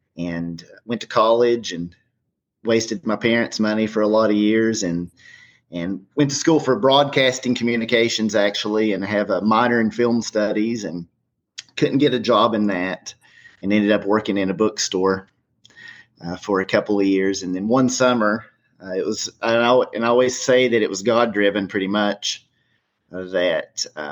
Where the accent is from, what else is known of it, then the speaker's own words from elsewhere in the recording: Hampton, Tennessee, United States; also born or lived in Asheville / Spruce Pine; Originally, I was born in Asheville, but grew up until I was 3 years old in a little town called Spruce Pine, North Carolina, which is about an hour away from here in Johnson City. Grew up in Hampton